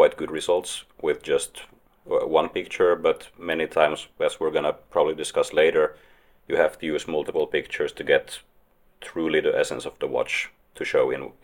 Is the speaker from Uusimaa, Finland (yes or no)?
yes; Helsinki, Uusimaa, Finland; I'm a photographer from Helsinki, Finland.